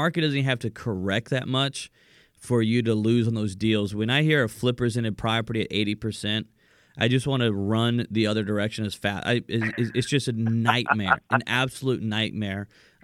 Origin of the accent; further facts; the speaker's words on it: Atlanta, Georgia, United States; I've got a live trainings happening in Atlanta, Georgia as well, right here in my hometown.